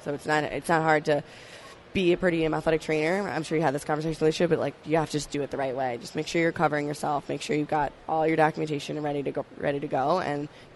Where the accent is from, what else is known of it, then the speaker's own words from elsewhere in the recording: Pennsylvania, United States; I'm from Pennsylvania, so 2.5 hours is like, forget it, I'm not driving over there.